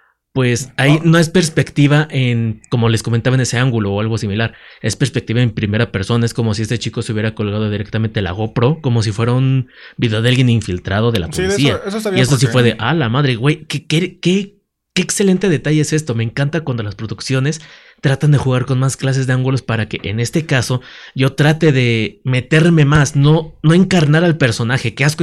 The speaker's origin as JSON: {"language": "Spanish", "region": "Mexico City", "country": "Mexico", "said": "para las personas que somos de CDMX, estamos más que acostumbrados"}